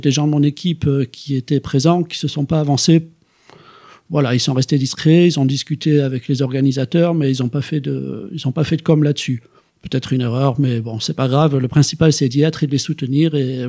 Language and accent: French; Nouvelle-Aquitaine, France; now in Gien, France; je suis arrivé ici en octobre 2018 sur Gien. Je viens du Pays Basque.